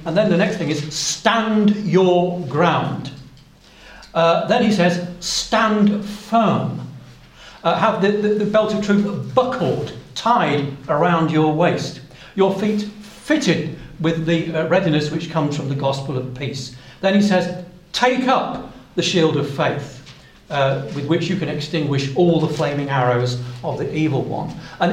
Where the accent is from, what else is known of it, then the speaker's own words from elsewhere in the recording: United Kingdom; But we didn't, because we're British, aren't we?